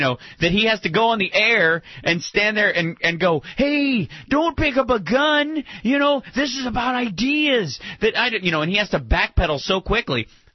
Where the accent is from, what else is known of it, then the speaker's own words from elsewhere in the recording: Chicago, Illinois, United States; I grew up in Chicago. I know. But because I'm from Chicago, I will be hanging out in Chicago every night.